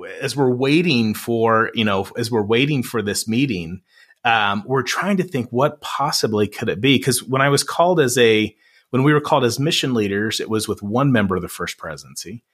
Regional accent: Tennessee, United States; so I grew up in Tennessee, kind of a smaller town outside of Nashville.

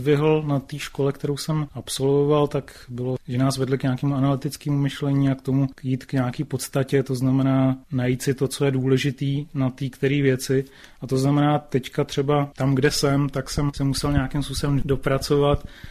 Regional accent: Prague, Czechia; Tam ten můj pocit, že můžu dělat cokoliv, tak byl určitě díky tomu, že jsem z Prahy.

